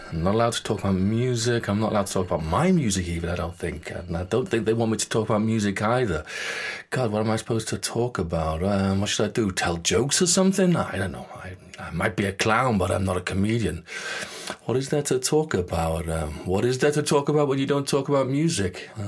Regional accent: United Kingdom; I bitch about politics, and hey, I'm British.

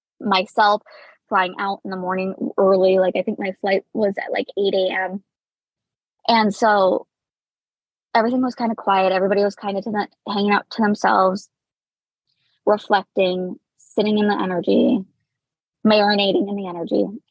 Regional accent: Idaho, United States; And I'm from North Idaho.

